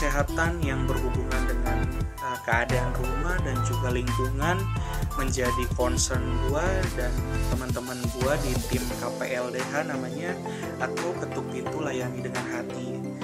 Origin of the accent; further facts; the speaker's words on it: Jakarta, Indonesia; also born or lived in Ambon; Gue lahir di Ambon dan gue bertumbuh besar di Jakarta. Hampir sebagian besar hidup gue habiskan di Jakarta sampai sekarang ini.